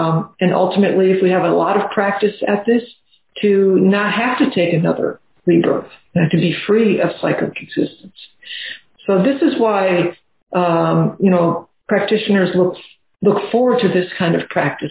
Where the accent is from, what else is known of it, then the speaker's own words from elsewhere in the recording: New Orleans, Louisiana, United States; I'm from New Orleans, I can always go home and find the Mississippi.